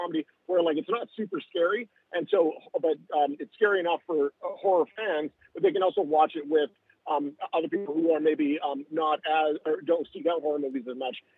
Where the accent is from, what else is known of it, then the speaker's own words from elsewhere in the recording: Canada; now in Los Angeles, United States; So I live in Los Angeles, like I mentioned, I'm from Canada originally, but I spend most of my, I live